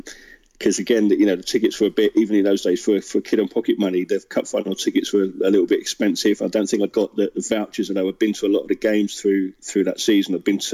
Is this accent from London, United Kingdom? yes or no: yes; Muswell Hill, London, United Kingdom; I grew up in Muswell Hill, before Muswell Hill was Muswell Hill, quite as swish in those days. So in 1965 I was born.